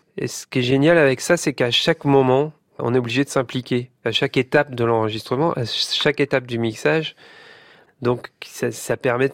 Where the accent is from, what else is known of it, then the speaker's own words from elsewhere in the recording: Brest, Brittany, France; born there; Je suis né à Brest.